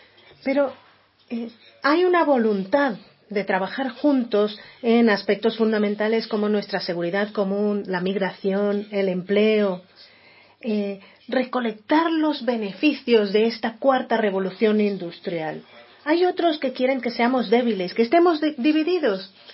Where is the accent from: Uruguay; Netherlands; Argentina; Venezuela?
Netherlands; Spanish is a second language; Creo también que en mi país, los Países Bajos, tienen una función en todo esto.